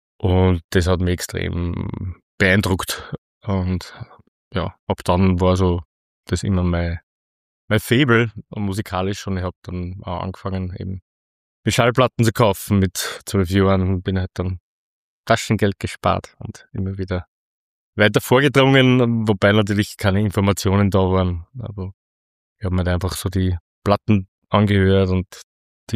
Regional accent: Linz, Upper Austria, Austria; ich bin in Linz geboren und lebe auch seither hier mit Unterbrechungen.

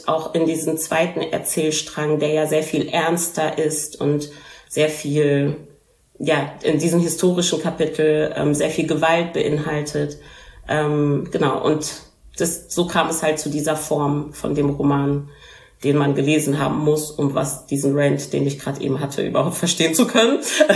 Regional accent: Germany; ich sage, ich bin Deutsche, ist es damit erledigt. Nur in Deutschland muss ich immer wieder erklären.

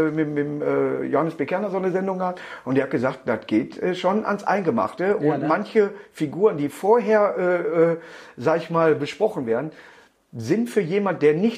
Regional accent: Duisburg, North Rhine-Westphalia, Germany; born there; in Neudorf, wo ich geboren bin

